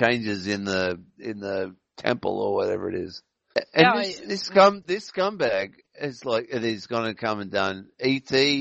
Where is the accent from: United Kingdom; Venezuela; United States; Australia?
Australia; the biggest ritual I know as a Australian